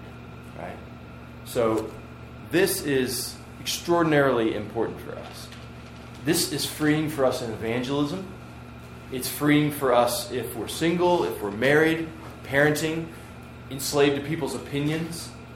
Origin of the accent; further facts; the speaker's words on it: Pennsylvania, United States; All right, see, I'm from Pennsylvania. I'm a Pennsylvanian.